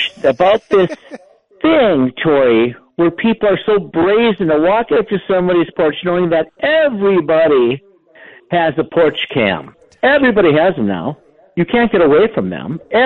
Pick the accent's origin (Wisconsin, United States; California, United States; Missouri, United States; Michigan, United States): Wisconsin, United States; River Hills; when I was growing up in River Hills, my parents struggled a little bit